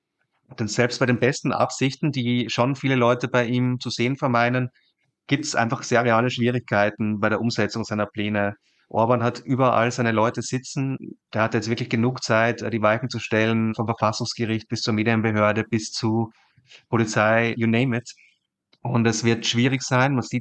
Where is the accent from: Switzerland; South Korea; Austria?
Austria; also ich bin Österreicher, wie man hört